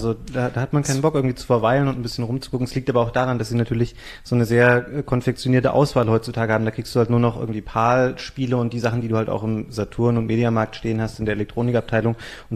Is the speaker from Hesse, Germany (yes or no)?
yes; Bad Hersfeld, Hesse, Germany; Ich komme auch aus der Nähe von Kassel.